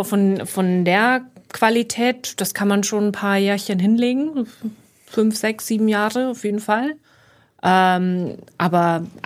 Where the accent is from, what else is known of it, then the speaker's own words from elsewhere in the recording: Deggendorf, Bavaria, Germany; Ja, ich komme aus Deckendorf. Das ist eine Stadt in Niederbayern.